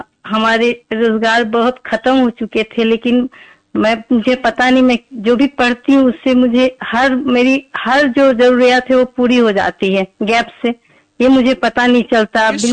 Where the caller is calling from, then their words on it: Pratapgarh, Uttar Pradesh, India; پرتاپ گنج سے.